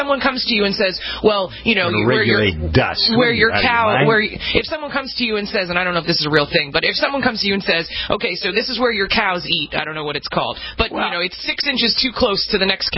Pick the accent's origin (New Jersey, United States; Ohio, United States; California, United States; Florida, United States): New Jersey, United States; I'm from New Jersey, which, you know, everybody makes fun of New Jersey for all sorts of reasons, but there's a lot of farmland in New Jersey, too.